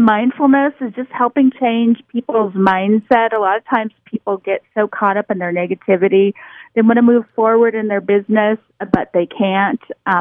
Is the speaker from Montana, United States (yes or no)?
yes; Grass Range, Montana, United States; Yes, I'm from Grass Range, Montana.